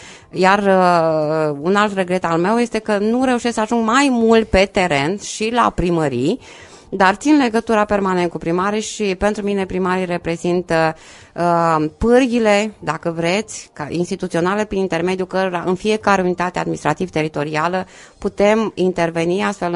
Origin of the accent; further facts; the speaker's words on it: Romania; mai toleranți cu noi și mai mândri poate de faptul că suntem români.